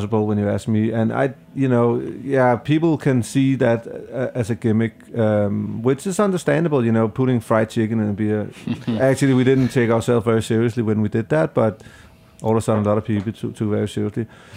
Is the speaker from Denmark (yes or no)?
yes; Denmark; I'm from Denmark, and we get a lot of attention in Denmark and a lot of, you know, media attention.